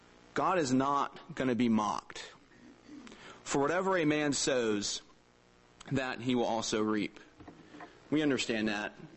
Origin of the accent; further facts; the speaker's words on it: Florida, United States; When I grew up in Florida, we had a tangerine tree that was a baby when I was born 27 years ago.